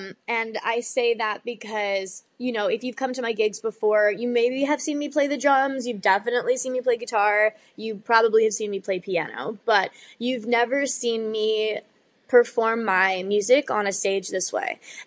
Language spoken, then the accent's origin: English; Hurleyville, New York, United States; I grew up in the theater in South Fallsburg. And when I was a kid in Hurleyville, they didn't have anything like this.